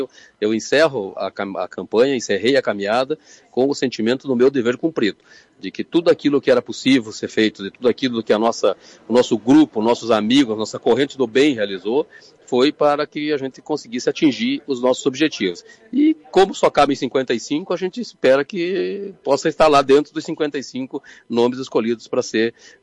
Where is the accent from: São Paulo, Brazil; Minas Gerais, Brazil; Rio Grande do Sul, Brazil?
Rio Grande do Sul, Brazil; Lagoa Vermelha; aqui na minha querida Lagoa Vermelha, que é a minha terra, onde eu tenho orgulho de manter meu título até hoje.